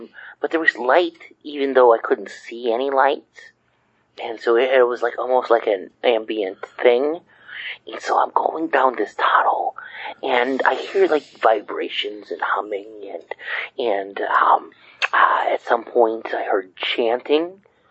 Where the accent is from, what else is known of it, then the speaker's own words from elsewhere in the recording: Decatur, Illinois, United States; I'm from Decatur, Illinois.